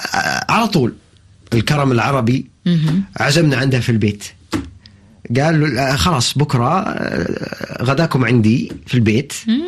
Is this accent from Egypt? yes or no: no; France; أنا مولود في فرنسا ونشأت وكبرت ودرست في فرنسا، يعني أنا يعني إنتاج يعني فرنسي